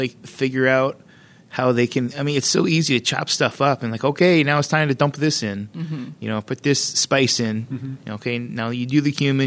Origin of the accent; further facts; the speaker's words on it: Hershey, Pennsylvania, United States; Like I grew up near Hershey, Pennsylvania.